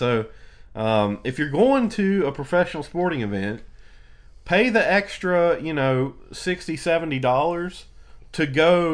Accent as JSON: {"language": "English", "region": "West Virginia", "country": "United States", "said": "since we're from West Virginia"}